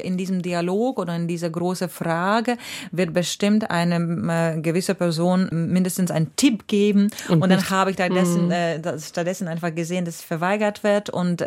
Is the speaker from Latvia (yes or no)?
yes; Rezekne, Latgale, Latvia; German is a second language; moved away; also born or lived in Riga / Stuttgart / London; Und davor natürlich meine Heimat, Resekne, ganz lange auch.